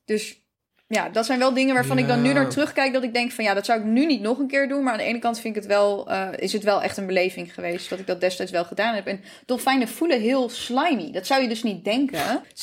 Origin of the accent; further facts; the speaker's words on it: Netherlands; Kijk, ik ben wel in Nederland opgegroeid.